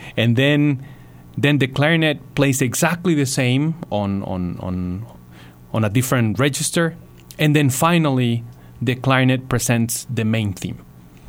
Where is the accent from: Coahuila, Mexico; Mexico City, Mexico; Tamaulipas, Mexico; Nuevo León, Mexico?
Coahuila, Mexico; I'll be playing this as soloist with my hometown orchestra … on Friday, May 25th.